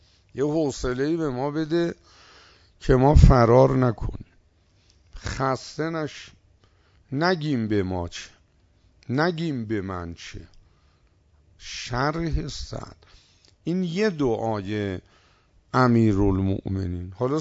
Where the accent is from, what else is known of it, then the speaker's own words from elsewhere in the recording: Tehran, Tehran Province, Iran; آقا من از تهران اومدم طلبه بشم